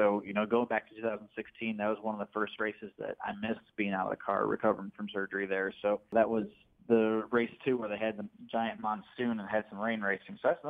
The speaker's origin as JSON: {"language": "English", "town": "Hinckley", "region": "Ohio", "country": "United States", "tie": "born or raised there", "also_born_or_lived": "Virginia", "said": "Well, I was born in Virginia. My parents worked down there, but from 3 months old, I've been in Hinckley all my life, and my grandparents have been here forever, and you know, I grew up in Hinckley"}